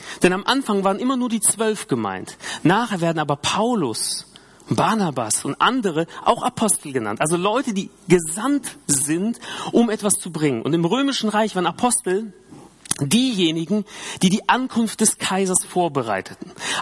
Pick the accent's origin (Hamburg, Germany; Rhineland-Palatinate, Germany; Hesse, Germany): Hesse, Germany; Ich liebe Hessen, ich komme aus Hessen, aber es ist nicht wirklich groß.